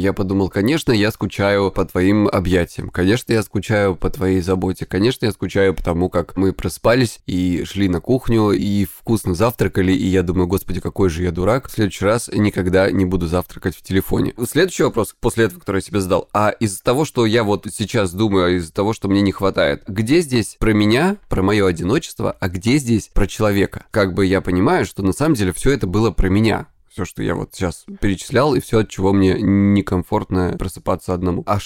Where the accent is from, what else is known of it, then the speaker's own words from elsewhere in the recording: Krasnodar Krai, Russia; мне 37 лет, я психолог, я мужик, я лысый, я из Кубани.